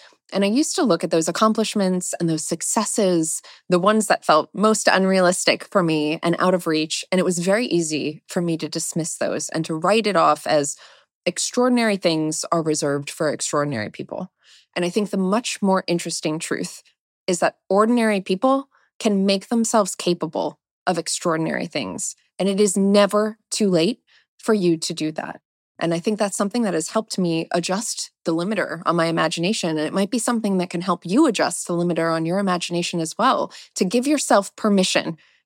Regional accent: Jupiter, Florida, United States; born there; I was born in Jupiter, Florida, which is very on brand for someone who loves space.

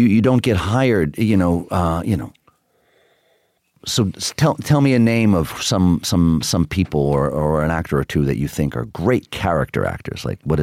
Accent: Queens, New York, United States; I think growing up in Queens, it was very important to me not to change in the wrong ways.

